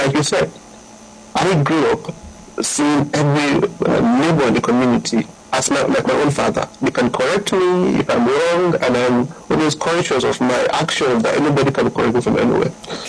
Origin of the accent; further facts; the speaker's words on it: Abuja, Federal Capital Territory, Nigeria; First things first, I was born and brought up in Abuja, so I kind of strike a balance.